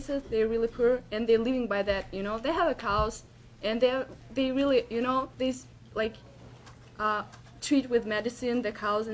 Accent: Kyrgyzstan; English is a second language; as I'm from Kyrgyzstan, and as a developing country

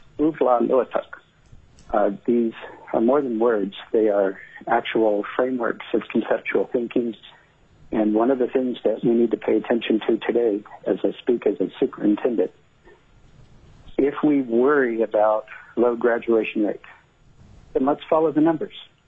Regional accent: United States; I'm not Alaska Native. … growing up in the United States with that name makes a tough childhood.

